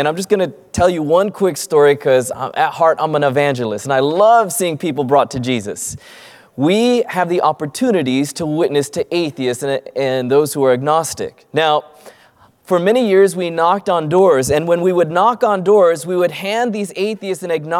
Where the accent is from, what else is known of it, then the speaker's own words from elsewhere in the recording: Loma Linda, California, United States; I was born and raised in Loma Linda, California, and I lived there my entire life until just a few months ago when we moved here.